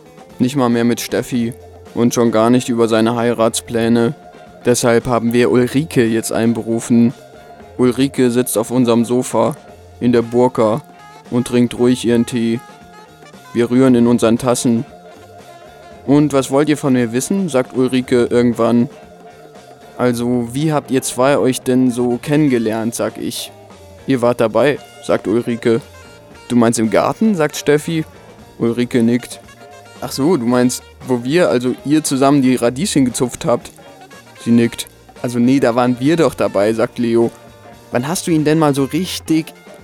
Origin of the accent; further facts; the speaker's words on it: Southern Germany, Germany; Süddeutscher, korrigiere ich. Wir kommen aus Süddeutschland.